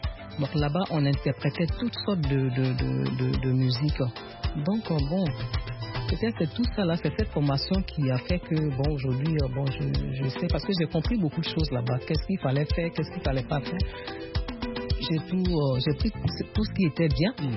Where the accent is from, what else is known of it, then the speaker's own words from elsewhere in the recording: Côte d’Ivoire; je suis ivoirienne